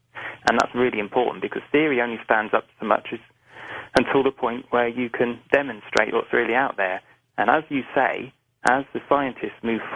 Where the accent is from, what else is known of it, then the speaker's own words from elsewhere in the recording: United Kingdom; I accept, as most British people do, I know this is still quite controversial in America, but I accept Darwin's model of evolution.